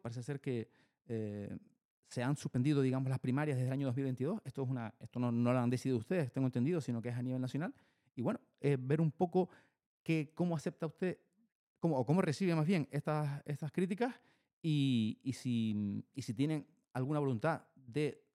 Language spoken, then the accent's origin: Spanish; Canary Islands, Spain; Y nosotros somos canarios, los tenemos aquí